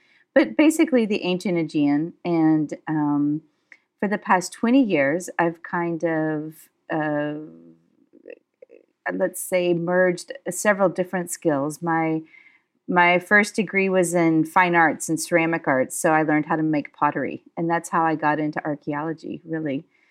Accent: United States; I am from the United States, and I was one of those American kids that kind of grew up in various parts in the United States, but I come from Southern heritage.

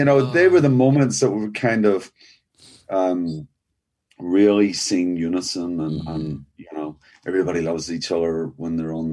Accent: Belfast, Northern Ireland, United Kingdom; You know, I'm a Protestant. I grew up in a Protestant neighborhood.

